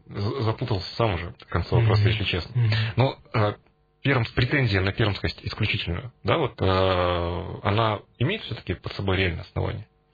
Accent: Perm, Perm Krai, Russia; А сфера влияния на принятие публичных решений у нас есть? У нас, пермяков.

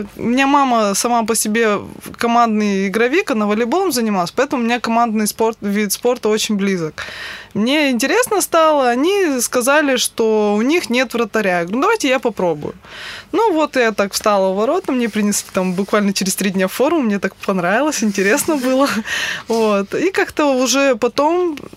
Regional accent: Irkutsk, Irkutsk Oblast, Russia; Я из Иркутска сама.

